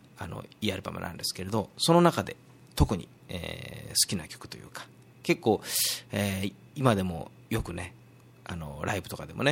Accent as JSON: {"language": "Japanese", "region": "Hyogo", "country": "Japan", "said": "自分の出身兵庫県だったり、うん、まあ、この岡山県だったりね"}